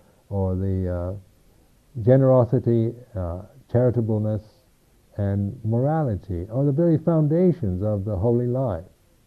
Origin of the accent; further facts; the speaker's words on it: United States; because being an American, one has been brought up to think one has all kinds of rights, and these rights are very important to Americans